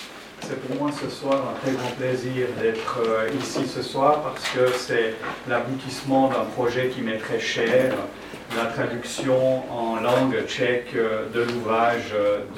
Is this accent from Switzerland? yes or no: yes; Switzerland; now in Czech Republic; j'avais dans les mains un ouvrage qui retraçait les relations politiques, économiques et sociales de mon pays d'origine, la Suisse, et de ma nouvelle patrie de cœur, qui est la République tchèque.